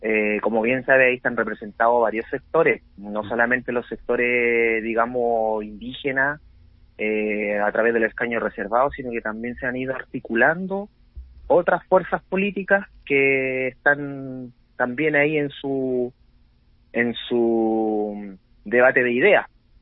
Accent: Purén, Araucanía, Chile; soy originario de Purén y en este momento me encuentro trabajando en Temuco como abogado

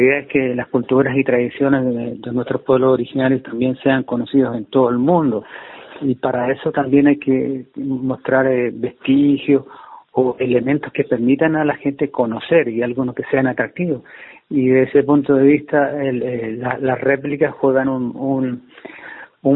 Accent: Antofagasta, Chile; yo que soy de Antofagasta

